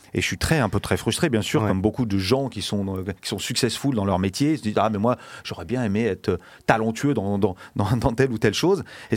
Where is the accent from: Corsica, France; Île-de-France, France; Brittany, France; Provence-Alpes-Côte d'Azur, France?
Île-de-France, France; Paris; born there; le quartier dans lequel je suis né, dans le Marais